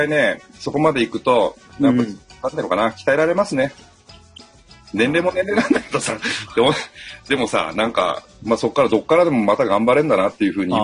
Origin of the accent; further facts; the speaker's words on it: Tokyo, Japan; born there; まあ東京で生まれて、で、商売始めたのが22歳ぐらいの時なんで、